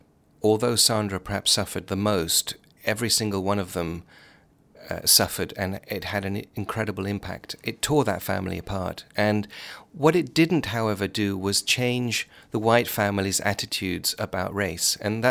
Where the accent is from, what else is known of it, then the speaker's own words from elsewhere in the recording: England, United Kingdom; I said, "Well, I'm a friend from England."